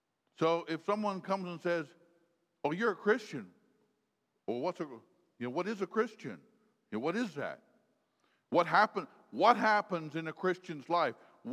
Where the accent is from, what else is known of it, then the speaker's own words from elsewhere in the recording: Sugar Creek, United States; So I grew up in Sugar Creek, so I know.